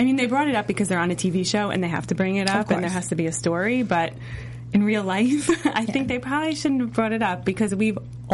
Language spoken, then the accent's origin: English; New Jersey, United States; I'm going to say Jersey because I'm from Jersey.